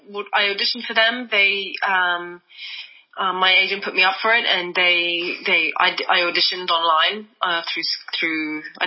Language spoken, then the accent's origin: English; United Kingdom; accent: British; The Watch Yourself obviously is more my native accent.